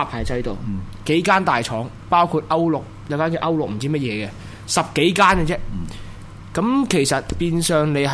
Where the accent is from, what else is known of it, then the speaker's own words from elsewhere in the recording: Hong Kong; 我係一個香港人，我想住香港，點解要搬走？